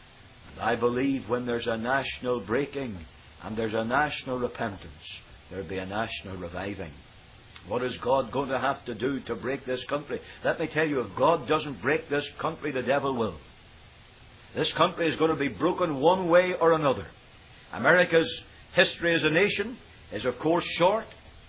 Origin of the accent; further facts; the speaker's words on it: United Kingdom; I come from Britain.